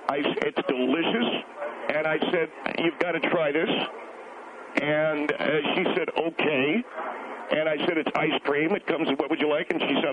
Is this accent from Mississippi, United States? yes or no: no; Inglewood, California, United States; I'm from Los Angeles originally. I was born and raised in believe it or not, Inglewood.